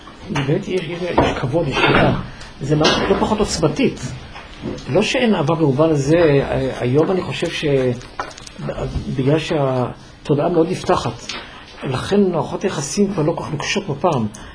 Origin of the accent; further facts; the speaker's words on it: Jerusalem, Jerusalem District, Israel; born there; אני לא יכול לומר חוויות כאלה כי נולדתי בירושלים, ולכן מעולם לא עליתי לארץ.